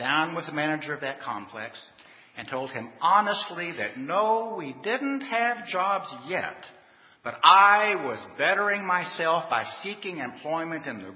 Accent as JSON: {"language": "English", "town": "Lubbock", "region": "Texas", "country": "United States", "tie": "born or raised there", "said": "This was, of course, was back in Texas. We were in the panhandle of Texas in my hometown of Lubbock and wanted to relocate to Dallas, which is way across the other side of that state, about 350 miles."}